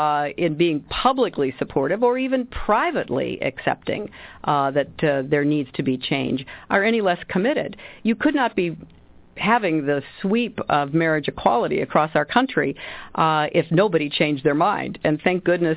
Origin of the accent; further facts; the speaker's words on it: United States; I said I'm an American, so of course we all evolved